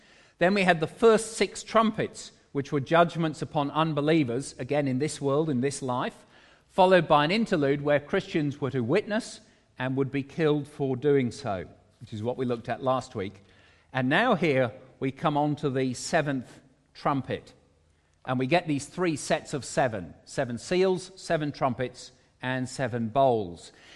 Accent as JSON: {"language": "English", "country": "United Kingdom", "tie": "born or raised there", "said": "Growing up in Britain in the 1970s and 1980s, I grew up with two wars"}